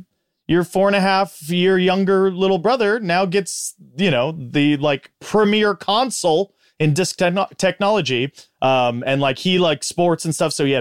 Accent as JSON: {"language": "English", "town": "Big Bear City", "region": "California", "country": "United States", "tie": "born or raised there", "said": "I grew up in Big Bear City, California, and we were at Bear City Video renting it"}